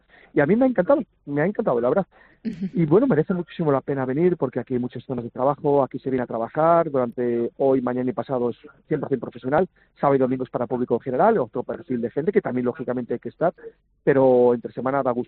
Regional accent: Castile and León, Spain; Pues a mí lo que más me ha sorprendido, y no porque sea mi tierra, que lo es Castilla y León.

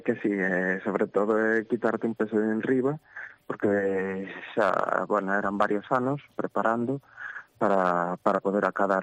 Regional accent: Lugo, Galicia, Spain; como son de Lugo, xa, bueno, xa era coñecedor de primeiro da situación do centro

